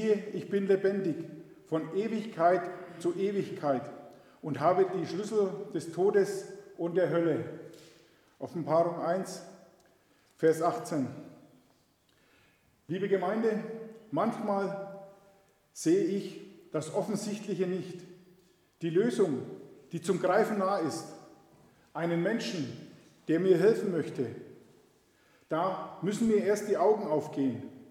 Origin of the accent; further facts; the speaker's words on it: Unterwurmbach, Bavaria, Germany; ich komme aus Unterwurmbach. In der Gemeinde bin ich auch Lektor und bald Predikant.